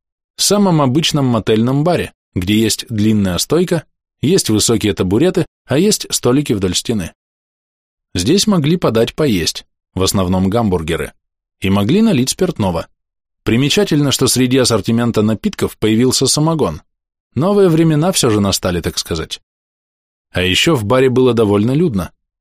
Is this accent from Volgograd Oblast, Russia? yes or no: no; Moscow, Russia; Это я из Москвы, с ней все понятно.